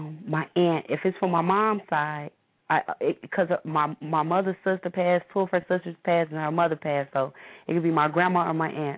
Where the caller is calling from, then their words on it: Chicago, Illinois, United States; I'm calling from Chicago, Illinois.